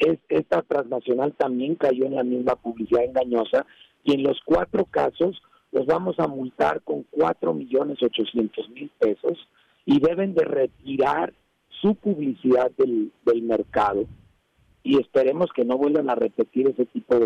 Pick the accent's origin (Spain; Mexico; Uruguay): Mexico; nos respeta como consumidores mexicanos